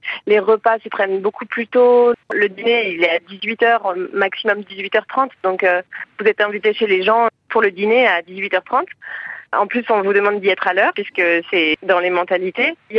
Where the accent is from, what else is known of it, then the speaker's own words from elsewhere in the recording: France; moved away as an adult; now in Berlin, Germany; C'est le récit de mon expatriation, pourquoi j'ai quitté la France, puis ma découverte de tout plein de choses qui m'ont surprise au fur et à mesure quand je me suis installée à Berlin.